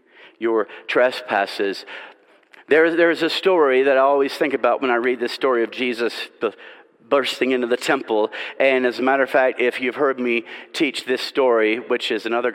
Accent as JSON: {"language": "English", "town": "Nashville", "region": "Tennessee", "country": "United States", "tie": "born or raised there", "said": "And I was living in Middle Tennessee, Murfreesboro, Tennessee, 30 miles from where I grew up in Nashville, in Franklin."}